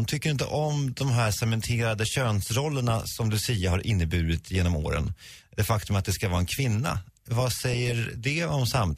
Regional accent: Sweden; man får skämmas som svensk.

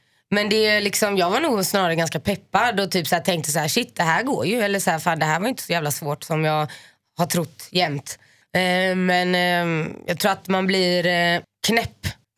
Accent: Finland; Men det är för att jag är finne.

